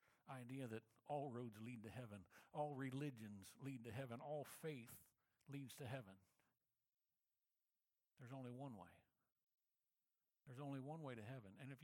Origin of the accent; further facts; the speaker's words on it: Moberly, Missouri, United States; The church that I grew up in Moberly, Missouri.